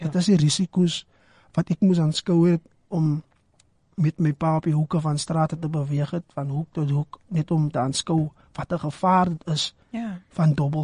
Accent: Western Cape, South Africa; soos ek groot geword het in Verhullepark, jy weet, en ek dink reg oor die Skaap, die Kaapse Skiereiland

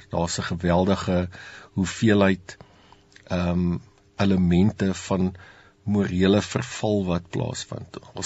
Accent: Pretoria, Gauteng, South Africa; ek het self in die Moot groot geword, ek is hier gebore en ek het groot geword.

